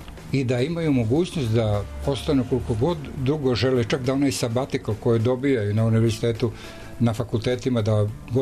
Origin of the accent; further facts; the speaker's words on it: Supetar, Split-Dalmatia County, Croatia; also born or lived in Šibenik; Ja sam odrastao u Supetru na Braču. Moj otac je bio oficir. I tamo su se rodile moje ćerke. Sve, tamo sam živeo 6 godina, a posle toga 10 godina u Šibeniku.